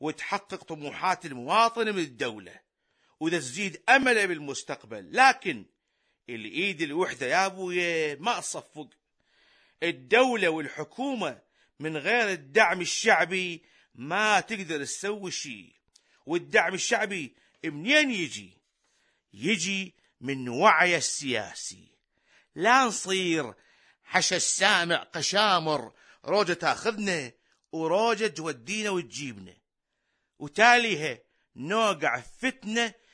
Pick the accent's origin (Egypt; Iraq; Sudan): Iraq; وخصوصا بلدنا العراق